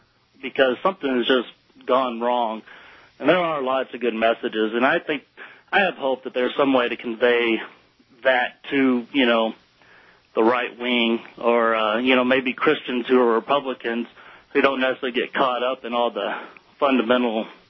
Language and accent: English; Louisiana, United States; I've had to deal with that growing up in Louisiana and people hating people